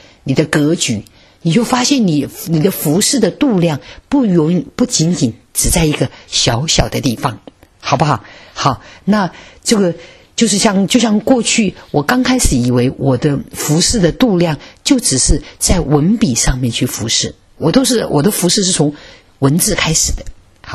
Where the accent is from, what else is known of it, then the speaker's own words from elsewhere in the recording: China; 有些人家有人看到我是中国人